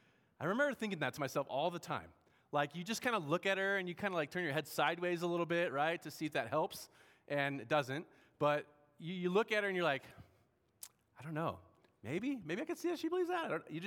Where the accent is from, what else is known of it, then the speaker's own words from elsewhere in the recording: San Diego, California, United States; I'm from San Diego, California. And any SoCal people out there?